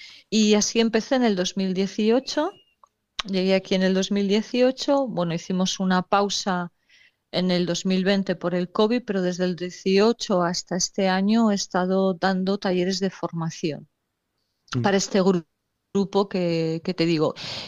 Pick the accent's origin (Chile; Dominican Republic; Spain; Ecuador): Spain; Burgos, Castile and León; yo soy de Burgos